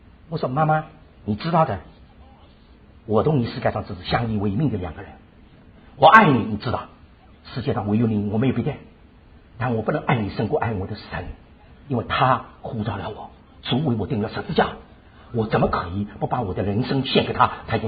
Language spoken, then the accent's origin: Chinese; Shanghai, China; 那我们上海人，他们吃茶有茶杯。